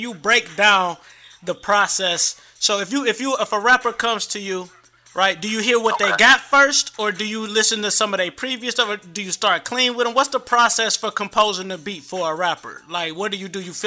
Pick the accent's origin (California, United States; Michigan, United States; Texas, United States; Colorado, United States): Michigan, United States; Detroit; We talked about this offline. I'm from Detroit, man.